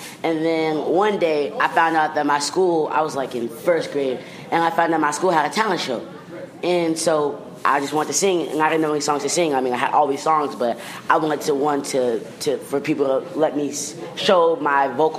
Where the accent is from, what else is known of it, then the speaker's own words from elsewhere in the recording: Arkansas, United States; I'm from Arkansas.